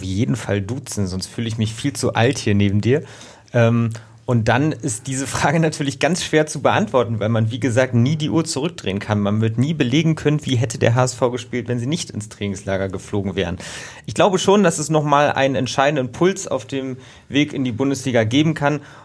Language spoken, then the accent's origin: German; Berlin, Germany; ich bin gebürtiger Berliner.